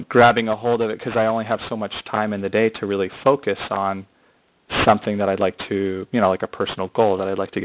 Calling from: China; I'm calling from China.

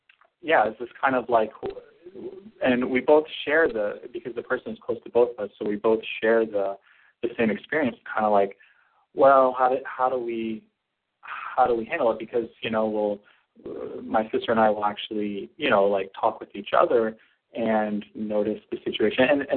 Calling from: North Carolina, United States; I usually am, but I'm home for the holidays. I'm calling from North Carolina

